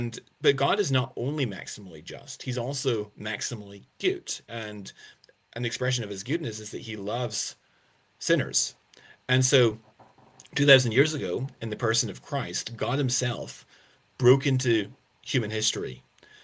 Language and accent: English; Glasgow, Scotland, United Kingdom; I'm from the UK, right? So I'm actually Scottish. I was born and raised in the suburb of Glasgow. So I'm kind of Glaswegian, believe it or not.